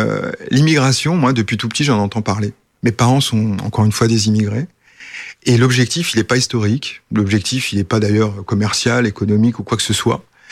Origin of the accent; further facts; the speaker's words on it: France; Moi, je suis né en France, j'ai 53 ans, j'ai fait toute ma scolarité en France, mais